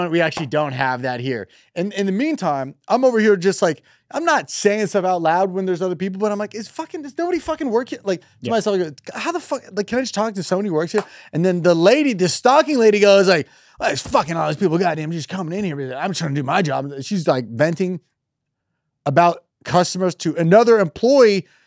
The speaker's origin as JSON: {"language": "English", "town": "Dayton", "region": "Ohio", "country": "United States", "tie": "born or raised there", "said": "Guys, my rescheduled Dayton, Ohio ticket sales, my hometown of Dayton, Ohio."}